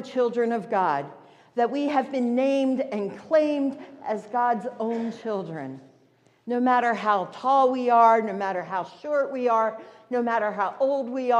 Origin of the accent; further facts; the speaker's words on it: Philadelphia, Pennsylvania, United States; since I grew up in Philadelphia, I lived in Philadelphia the first 24 years of my life, that I was going to try something new.